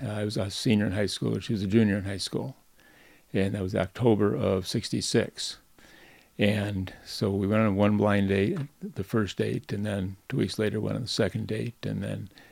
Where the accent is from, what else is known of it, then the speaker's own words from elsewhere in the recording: Watkins Glen, New York, United States; We grew up near Watkins Glen, New York.